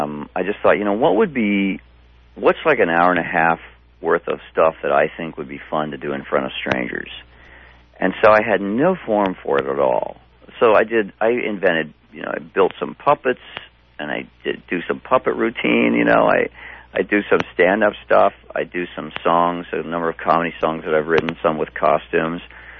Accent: Tulsa, Oklahoma, United States; That's what happens when you're raised up in Tulsa. You say it that way. I was raised in Tulsa, Oklahoma, and I didn't know.

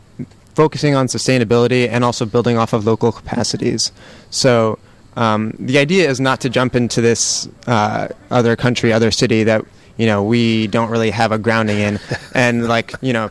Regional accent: Menlo Park, California, United States; I'm from the Bay Area, actually. I'm a local, so I was born in Menlo Park.

